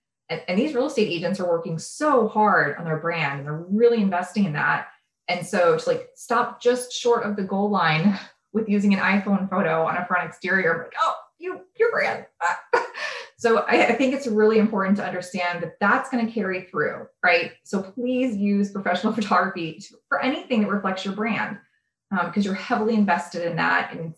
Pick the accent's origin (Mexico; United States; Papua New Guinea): United States; Florida; I grew up in Central Florida. So I was basically raised right next to Disney and Universal, and they are world-class.